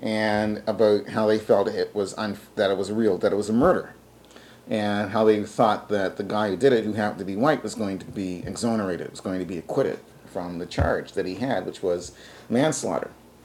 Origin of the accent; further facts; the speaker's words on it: Halifax, Nova Scotia, Canada; also born or lived in Annapolis Valley; Although I didn't grow up there. I grew up in Halifax, and that's the Annapolis Valley.